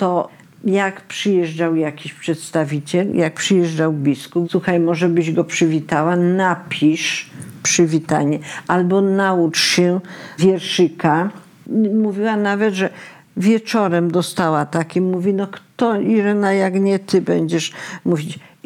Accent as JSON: {"language": "Polish", "town": "Imbramowice", "region": "Lesser Poland", "country": "Poland", "tie": "born or raised there", "said": "Wychowywałam się właśnie częściowo w Imbramowicach, skąd moja mama pochodzi."}